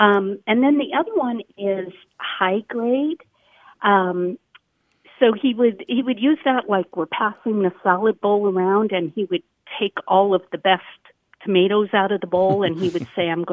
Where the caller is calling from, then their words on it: Spokane, Washington, United States; I'm calling from Spokane, Washington.